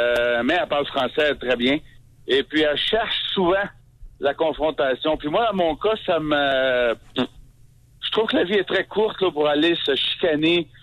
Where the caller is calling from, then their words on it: Montreal, Quebec, Canada; Je suis de Montréal, mais là, je passe par Bellechasse.